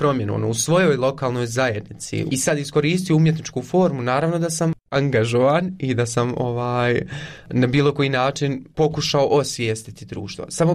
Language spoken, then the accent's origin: Bosnian; Konjic, Federation of Bosnia and Herzegovina, Bosnia & Herzegovina; also born or lived in Eisenach, Germany; Ja sam rođen u Njemačkoj, u Eisenachu, 97. godine. Moji roditelji su birali, dakle, Konjic kada su htjeli da se vrate u Bosnu i Hercegovinu, 99. godine. I odrastao sam u Konjicu. Nisam iz Sarajeva